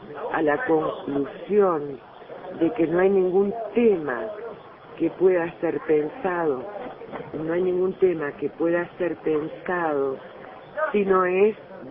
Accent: Uruguay; Ahora voy a hablar como uruguaya.

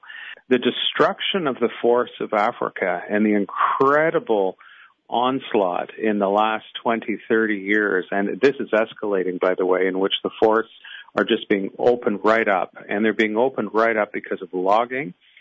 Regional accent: Canada; I'm Canadian, so we now have medical assistance in dying

